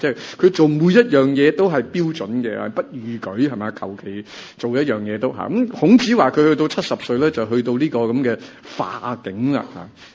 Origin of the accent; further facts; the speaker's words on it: China; 即系我哋中国人嘅骄傲就系我能够做到个君子咯